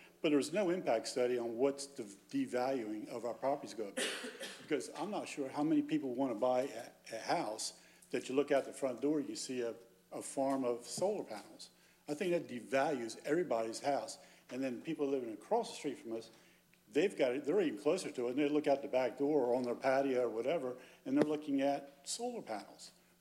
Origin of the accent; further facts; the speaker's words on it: Wilmington, Delaware, United States; I'm from Wilmington.